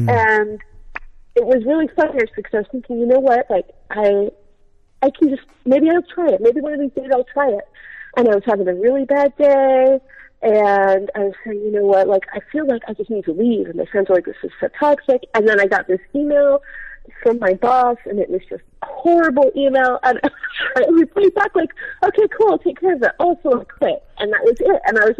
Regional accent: Seattle, Washington, United States; So I was raised in Seattle, which is, if you guys don't know this, it's one of the whitest major cities in the country

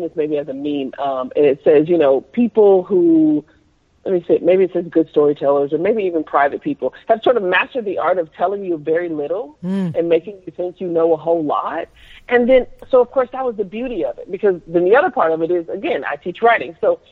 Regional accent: Houston, Texas, United States; I'm in the Beehive. I'm from Houston.

